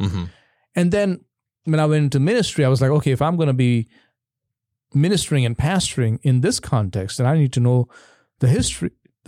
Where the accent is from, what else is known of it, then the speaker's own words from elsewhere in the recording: India; because already growing up in India as a Christian, I was already partial